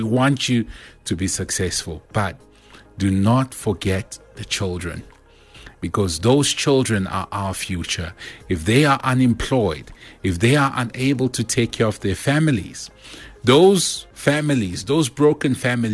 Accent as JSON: {"language": "English", "country": "South Africa", "said": "because we are South African."}